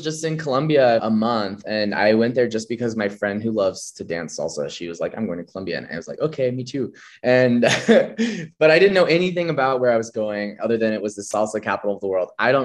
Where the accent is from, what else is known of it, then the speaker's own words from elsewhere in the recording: Reno, Nevada, United States; also born or lived in China; I was from Reno, which is really, you know, relatively small town. And I just had that small town mentality.